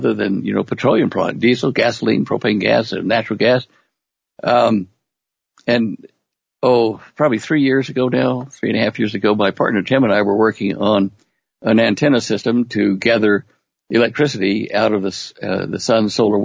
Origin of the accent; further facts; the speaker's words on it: Texas, United States; Look, being a Texan, you know, whenever it snowed, it was like once every few years or a light snow or maybe ice storm.